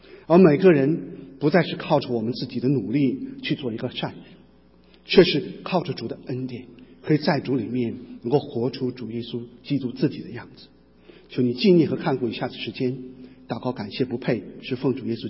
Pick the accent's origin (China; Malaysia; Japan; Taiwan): China; moved away; 这也有点让我们这些从大陆来的人哈感到有点难